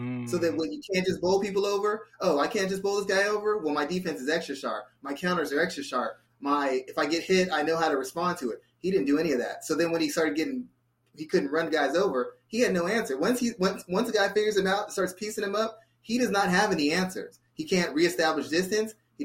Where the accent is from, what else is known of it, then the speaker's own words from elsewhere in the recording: San Antonio, Texas, United States; I'm from San Antonio.